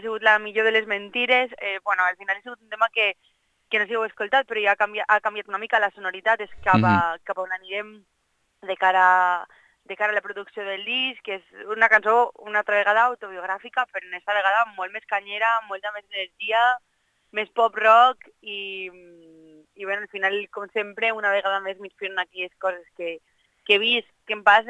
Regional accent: Valencian Community, Spain; accent: Valencian; estàvem fent-ho en valencià i estava fent-ho en la meva llengua, en el meu parlar i des de les meves arrels.

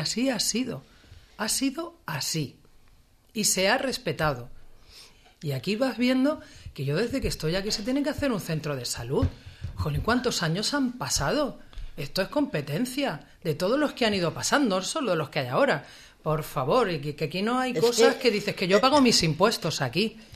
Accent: Region of Murcia, Spain; moved away; yo vengo de Murcia y yo contemplo asombrada, de verdad, cuál es la política urbana de donde estoy viviendo ahora mismo.

